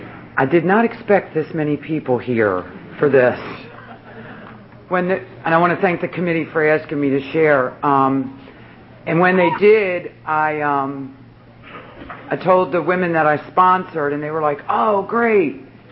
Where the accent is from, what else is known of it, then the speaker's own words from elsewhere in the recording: Ocean City, United States; I'm from the Ocean City area, and so this convention is real special to me. I got clean here in Ocean City simply because if I didn't, I was going to die. I lived across the bridge all of my life.